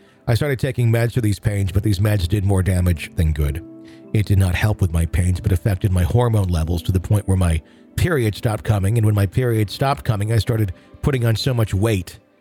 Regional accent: Canada; also born or lived in Sri Lanka; for a person like me who grew up in Canada

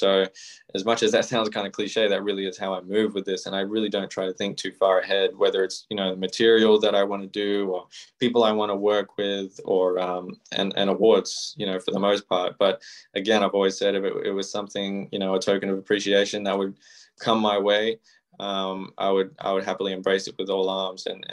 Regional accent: Melbourne, Victoria, Australia; the house that I grew up in here in Melbourne, Australia

